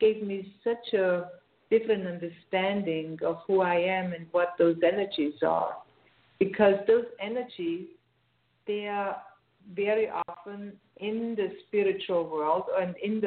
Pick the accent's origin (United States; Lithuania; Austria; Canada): Austria; accent: Austrian; English is a second language; I come from another country, as you might hear from my accent. I'm Austrian. I come from Austria, and like in Austria, the religion is very Catholic.